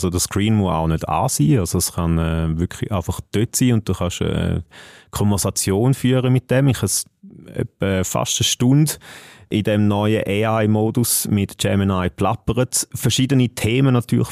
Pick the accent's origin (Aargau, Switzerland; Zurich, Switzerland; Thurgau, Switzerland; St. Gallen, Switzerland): St. Gallen, Switzerland; accent: St. Gallen dialect; Vielleicht wegen meinem Akzent, ich weiß es nicht.